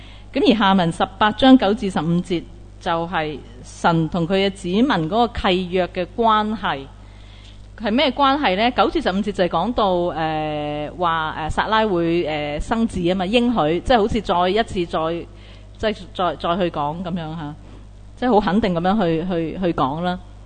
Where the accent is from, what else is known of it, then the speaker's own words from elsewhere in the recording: Hong Kong; 即系我哋香港人系咁